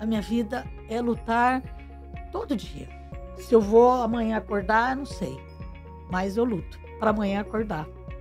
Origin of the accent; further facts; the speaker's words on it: Pirajuí, São Paulo, Brazil; moved away as an adult; now in Campinas, Brazil; eu vim do interior, né? De uma cidade pequena, que era Pirajuí, onde eu nasci. E com 18 anos fui morar em Campinas